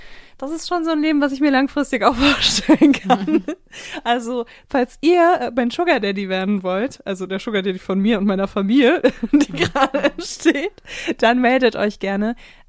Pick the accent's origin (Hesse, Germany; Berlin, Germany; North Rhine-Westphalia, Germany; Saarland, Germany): Saarland, Germany; Saarbrücken; born there; Ich bin ja in Saarbrücken geboren und ich kann mir immer noch nicht vorstellen, wer da eigentlich lebt.